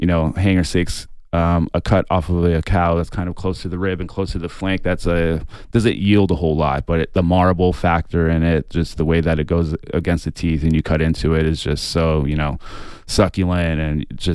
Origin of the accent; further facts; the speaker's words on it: Southeast, United States; People always ask for chef to come out and talk about, how did you come up with these shrimp and grits? I'm from the Southeast. I've never had them like this.